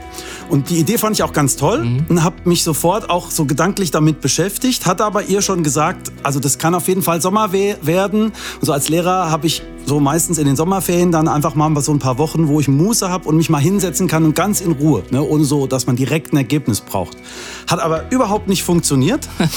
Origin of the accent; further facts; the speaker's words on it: Hesse, Germany; Ich komme nämlich eigentlich aus der Marburger Gegend